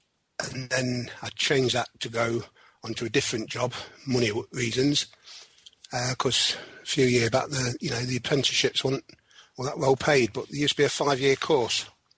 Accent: Leicester, East Midlands, United Kingdom; I'm from Leicester and I'm on the plumbing course and I'm on week three.

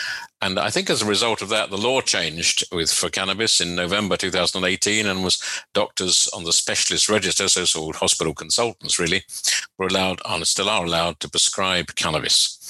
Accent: Walthamstow, London, United Kingdom; I was brought up in East London in Walthamstow. I went to school in Walthamstow

